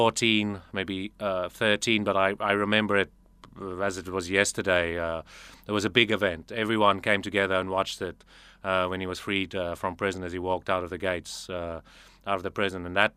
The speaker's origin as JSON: {"language": "English", "country": "South Africa", "tie": "born or raised there", "said": "Growing up in South Africa"}